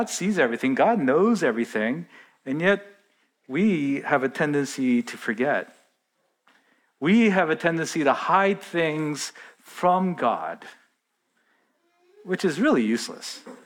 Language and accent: English; South Korea; when I grew up in Korea, they published your test scores in the newspaper.